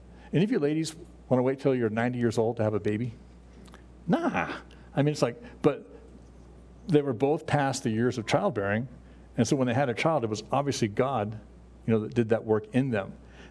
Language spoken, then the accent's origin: English; Ireland; I'm Irish, but I'm also part of the seed of Abraham because I believe in Jesus Christ as my Lord and Savior.